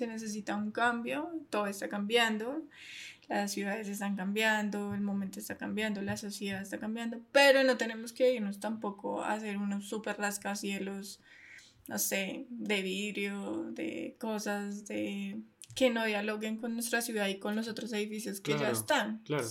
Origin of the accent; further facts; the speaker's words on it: Italy; nuestra manera de ser y de vivir como italianos